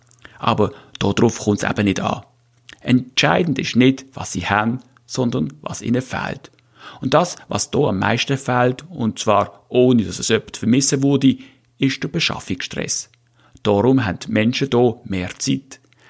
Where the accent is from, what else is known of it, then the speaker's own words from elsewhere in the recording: Switzerland; also born or lived in Munich; Als Schweizer mit langer Münchner Vergangenheit kann man im Land zwischen den zwei Meeren einige Sachen nicht verstehen.